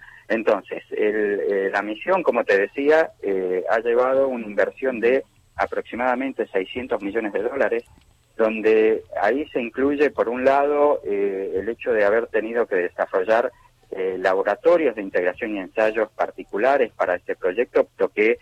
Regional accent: San Juan, Argentina; accent: San Juan; also born or lived in La Plata; now in Buenos Aires, Argentina; Yo nací en San Juan. Vivo ya hace varios años en Buenos Aires porque primero estudié en La Plata. Uh-huh. Pero sigo teniendo mi raíz sanjuanina en parte de mi pronunciación, que todo el mundo me pregunta de dónde estoy.

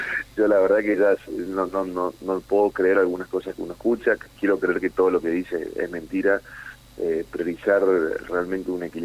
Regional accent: Chaco, Argentina; nosotros, como no solamente como chaqueños, sino también como argentinos

